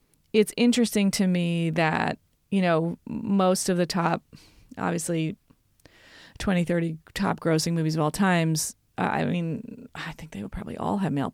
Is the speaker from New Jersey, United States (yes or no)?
yes; New Jersey, United States; I mean, I grew up in the New Jersey suburbs